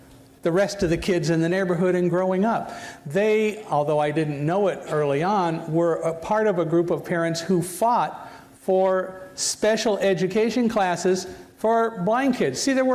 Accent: Chicago, Illinois, United States; But I was born in Chicago, grew up there for 5 years, went to the candy store when I was old enough to do it with my brother and cousins who lived next door every day

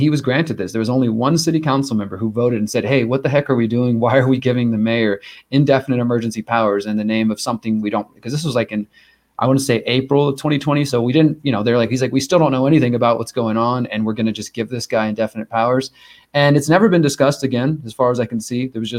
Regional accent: Houston, Texas, United States; now in Mexico; You know, so I live in Mexico, but I'm originally from Houston, and Houston was one of the places where the Houston Methodist fired a bunch of nurses, and there was a lawsuit.

